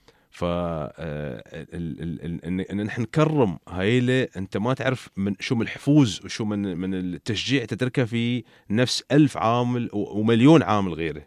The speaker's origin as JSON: {"language": "Arabic", "country": "United Arab Emirates", "accent": "Emirati"}